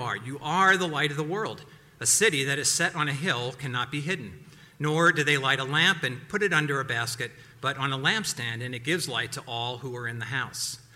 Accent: New York City, New York, United States; I am a New Yorker. That's just my DNA. That is like four or five, six generations of families living in New York City.

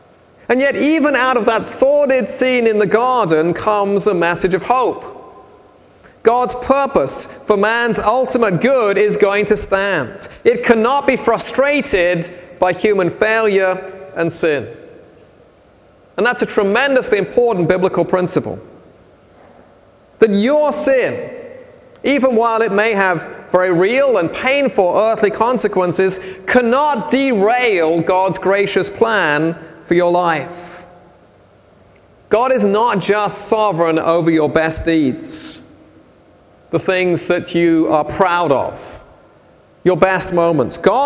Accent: England, United Kingdom; growing up in England, we didn't get access to it every week.

